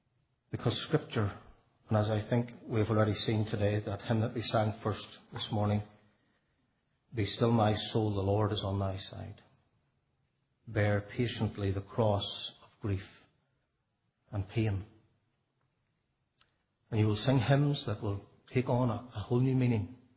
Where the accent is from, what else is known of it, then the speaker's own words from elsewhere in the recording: Northern Ireland, United Kingdom; now in Canada; my accent is not Canadian. I'm from Northern Ireland.